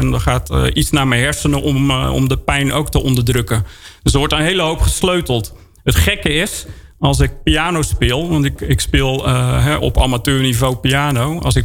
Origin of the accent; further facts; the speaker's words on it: Netherlands; wat wij als Nederlanders denk ik moeten willen